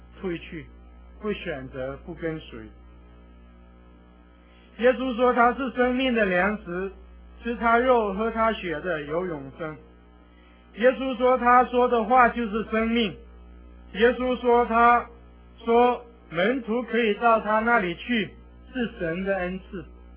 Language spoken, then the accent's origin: Chinese; China; 其实弟兄姐妹，我们中国人有一句话叫做知微知微，自酌，是不是？